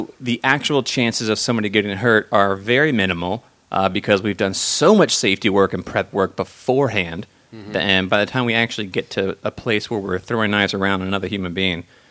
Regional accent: Louisiana, United States; now in California, United States; I can't wear this in the South. I'm from the South. I'm from Louisiana. Deep South, you know, and anywhere.

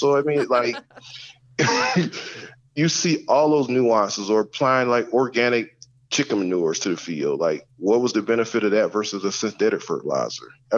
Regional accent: the South, United States; And being a Southerner, I think, I was raised in the South. I wasn't raised in the North.

